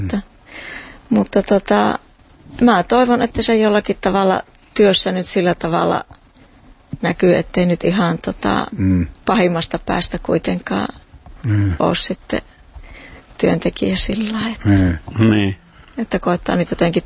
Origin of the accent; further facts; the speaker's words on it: Heinävesi, North Savo, Finland; Heinävedeltä olen kotoisin, siellä olen syntynyt. Mun molemmat vanhemmat on tullut evakkona.